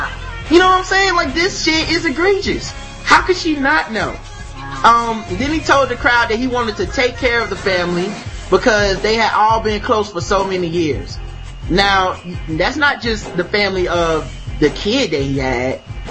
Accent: North Carolina, United States; I don't speak Spanish. I'm from North Carolina.

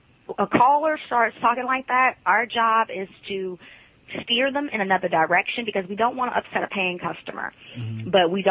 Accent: Alabama, United States; And aside from the fact that I swing and I'm from Alabama, I know rednecks talk like this.

